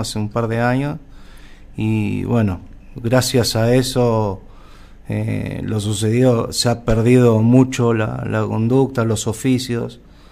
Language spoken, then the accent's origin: Spanish; Buenos Aires, Argentina; Yo vengo de Buenos Aires, ¿no? Soy un emprendedor nato, de chico siempre estuve innovando en cosas. Yo soy técnico mecánico, recibí de una escuela técnica en Buenos Aires